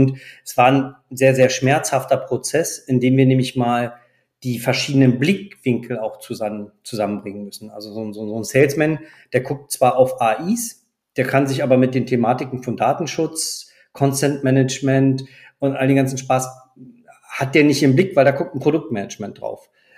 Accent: France; Ich bin selber auch Franzose

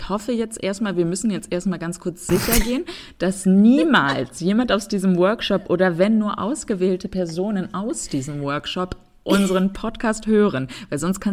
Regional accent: Northern Germany, Germany; now in Stuttgart, Germany; ich bin ja eine absolute Flatländerin, ne? Ich komme ja aus dem Norden, jede kleine Anhöhe ist für mich schon Gebirge.

